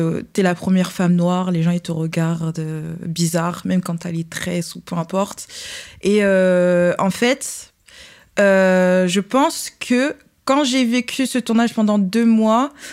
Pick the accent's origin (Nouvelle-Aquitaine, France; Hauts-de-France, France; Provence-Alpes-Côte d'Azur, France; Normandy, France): Provence-Alpes-Côte d'Azur, France; Marseille; Loin de ma famille parce que je viens de Marseille.